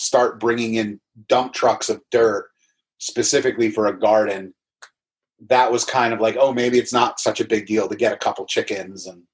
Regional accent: New Jersey, United States; I grew up in New Jersey, the western part of the state, so not necessarily, you know, parking lots and pavement like a lot of people think most of New Jersey is.

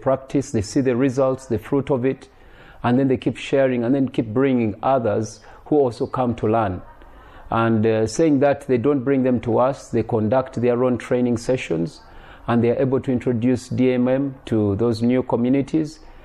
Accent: Uganda; again, and I'm from Uganda, born and raised in Uganda.

